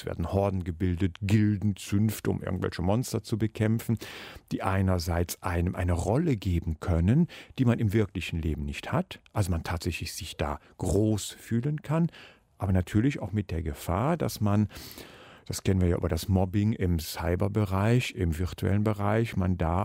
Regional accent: Eifel, Germany; als Kind groß geworden in der Eifel

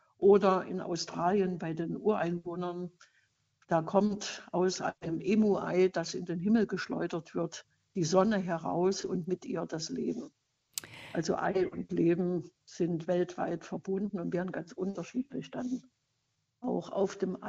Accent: Saxony, Germany; Das liegt natürlich auch an meiner Heimat in Sachsen, in Ostdeutschland.

